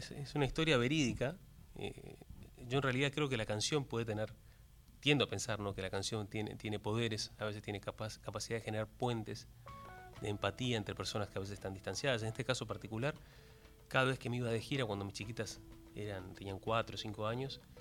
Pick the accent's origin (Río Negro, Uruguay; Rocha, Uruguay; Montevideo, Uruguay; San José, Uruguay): Rocha, Uruguay; volver a tocar donde yo me crié, que es en la Costa de Rocha, ¿no?